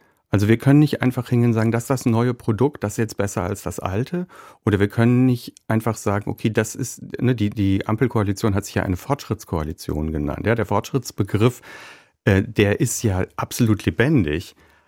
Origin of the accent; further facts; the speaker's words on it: Frankfurt, Hesse, Germany; Also ich bin ja 1978 geboren in Frankfurt am Main und bin groß geworden und sozialisiert in den 90ern.